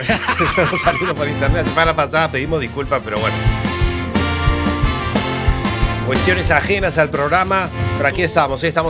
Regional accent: Uruguay; Y yo como uruguayo, por supuesto, tenía que recordarlo

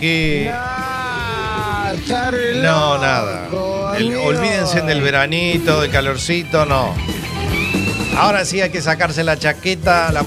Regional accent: Uruguay; Son las elecciones en mi país, Uruguay, así que gane el mejor.

